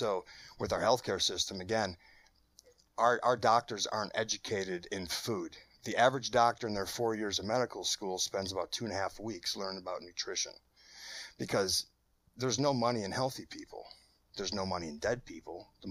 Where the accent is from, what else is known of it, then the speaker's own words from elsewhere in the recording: Wisconsin, United States; You know, and I grew up in Wisconsin.